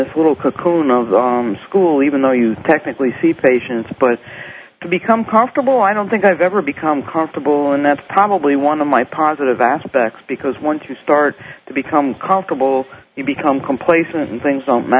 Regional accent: New York, United States; I'm from New York, in case you couldn't tell that already.

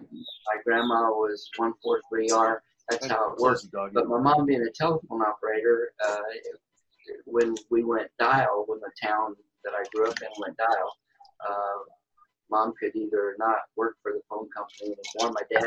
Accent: Illinois, United States; also born or lived in San Antonio, Texas; I got to grow up in a small farming community in southern Illinois. I was born in San Antonio, Texas, while my dad was in the Army.

